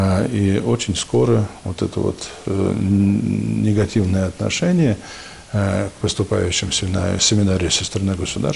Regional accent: Moscow Oblast, Russia; Я был первый из Загорского района со времени возрождения духовных школ, который поступил в Троицкую Сергиеву Лавру в семинарию.

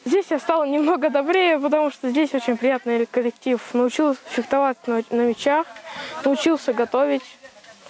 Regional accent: Oryol, Oryol Oblast, Russia; Я из Орла.

